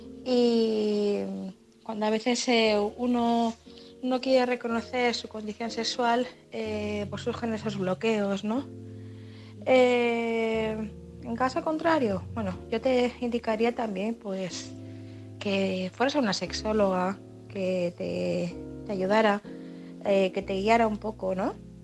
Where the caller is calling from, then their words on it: Madrid, Community of Madrid, Spain; corresponsal de Madrid